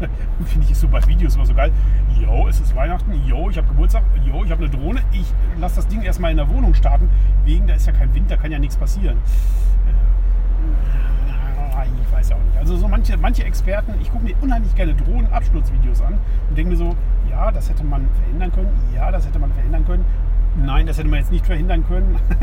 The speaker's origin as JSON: {"language": "German", "region": "Schleswig-Holstein", "country": "Germany", "tie": "born or raised there", "said": "Jetzt bin ich hier schon wieder im Lübecker Bereich. Das heißt, ich habe jetzt hier fast meinen Heimatort erreicht."}